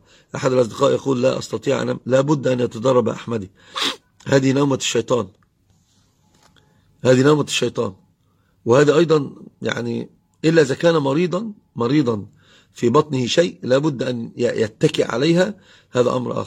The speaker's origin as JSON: {"language": "Arabic", "country": "Egypt", "said": "القثاء عندنا في مصر يسمونه أتى، اللي هو قرينة الخيار"}